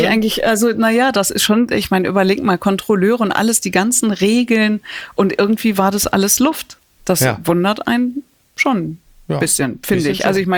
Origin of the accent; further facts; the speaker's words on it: Datteln, North Rhine-Westphalia, Germany; Ich komme aus Datteln, bin aber trotzdem nicht Schalke oder Dortmund, sondern Gladbach-Fan geworden.